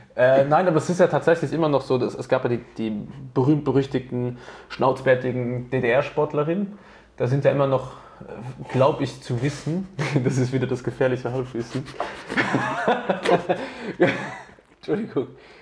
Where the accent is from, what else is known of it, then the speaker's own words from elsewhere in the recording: Innsbruck, Tyrol, Austria; moved away; Also ich meine, vor 10 Jahren bin ich aus Innsbruck hergekommen.